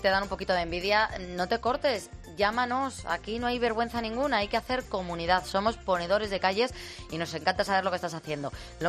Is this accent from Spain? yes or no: yes; Spain; Como somos los españoles